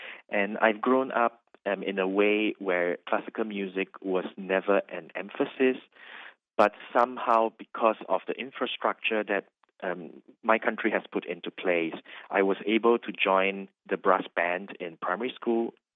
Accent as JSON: {"language": "English", "country": "Singapore", "said": "And myself, I'm Singaporean."}